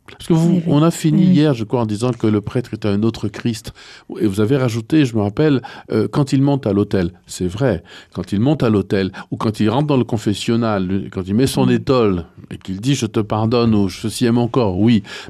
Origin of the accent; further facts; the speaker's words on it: Martinique, France; moved away as an adult; à quitter mon pays. Je suis martiniquais, donc j'ai quitté mon pays